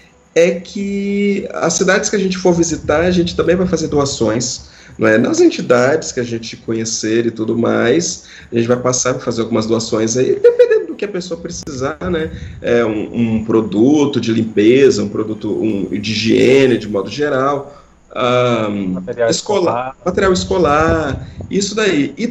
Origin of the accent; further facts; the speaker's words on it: Colatina, Espírito Santo, Brazil; Nós somos Colatina, Espírito Santo.